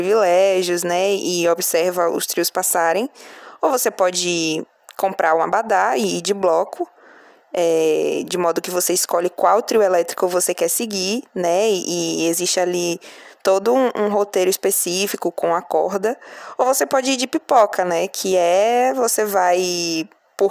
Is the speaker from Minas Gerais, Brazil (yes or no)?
no; Salvador, Bahia, Brazil; Eu sou de Salvador, então o nosso carnaval aqui é de rua